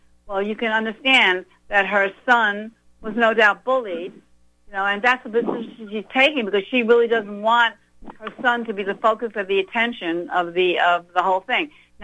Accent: New York, United States; As you know, you're from New York. I'm also from New York.

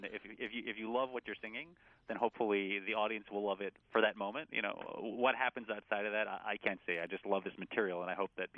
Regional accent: Montreal, Quebec, Canada; I grew up in Montreal and wanted to go into science in school

